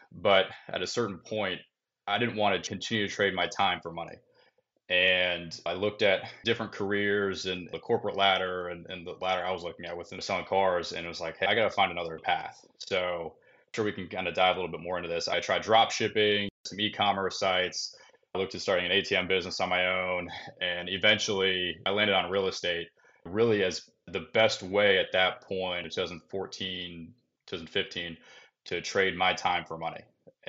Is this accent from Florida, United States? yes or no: yes; Orlando, Florida, United States; Born and raised in Orlando, Florida. I tried to get out quite a few times, but just kept coming back, work and school and everything kept me here.